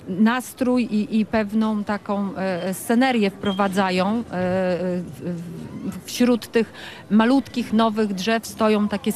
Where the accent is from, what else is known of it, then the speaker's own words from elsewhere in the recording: Rytel, Pomeranian Voivodeship, Poland; Czy tak, ja jestem z Rytla, z tego Rytla.